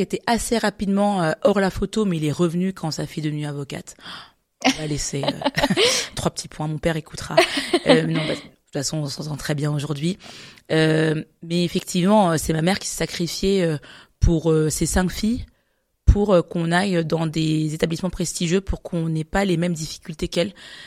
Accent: Strasbourg, Grand Est, France; on a grandi à Strasbourg, je viendrai dessus après

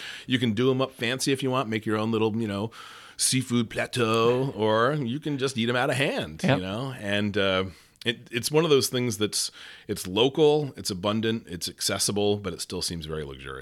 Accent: Northeast, United States; I'm from the Northeast mm-hmm. originally, so scallops right. were very prevalent.

